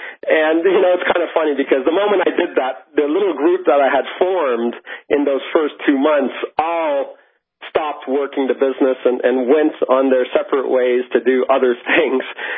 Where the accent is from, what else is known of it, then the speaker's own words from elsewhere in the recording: Malta; When I grew up in Europe, I was born in the small island of Malta in the Mediterranean.